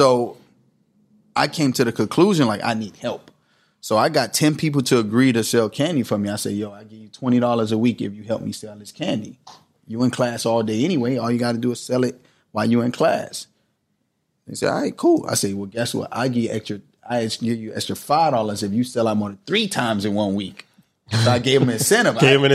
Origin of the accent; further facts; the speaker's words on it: Miami, Florida, United States; Kara City. It's in Miami.